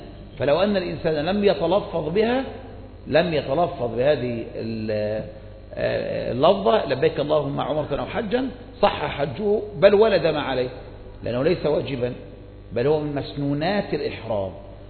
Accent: Egypt

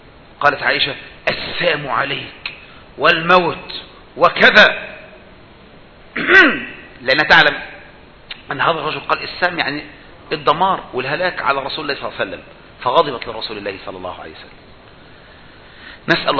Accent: Egypt; الشيخ ربيع المدخلي مش عندنا في مصر

